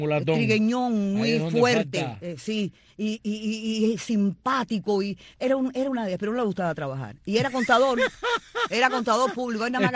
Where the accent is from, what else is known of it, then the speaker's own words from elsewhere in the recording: Havana, Cuba; born there; Sí, habanera